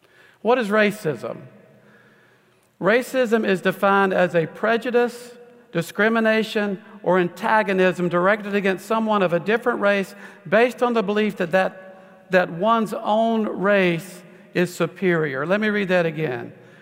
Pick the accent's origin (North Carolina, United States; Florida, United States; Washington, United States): North Carolina, United States; Lumberton; I grew up in Robeson County, North Carolina. Now it's one of the poorest counties in the United States.